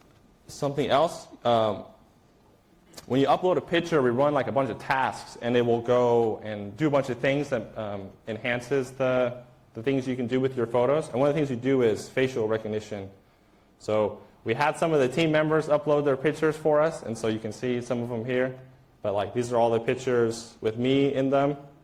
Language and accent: English; United States; I'm from the United States. I flew into Germany and spent a few days there before coming up to Brussels.